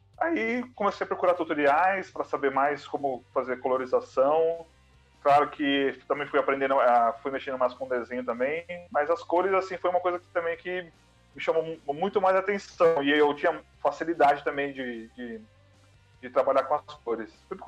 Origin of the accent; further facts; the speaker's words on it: São Paulo, Brazil; now in Guarulhos, Brazil; Eu sou aqui de São Paulo, tô em Guarulhos.